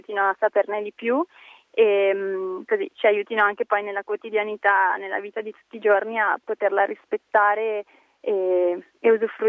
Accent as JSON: {"language": "Italian", "town": "Milan", "region": "Lombardy", "country": "Italy", "said": "Ho 26 anni, sono di Milano"}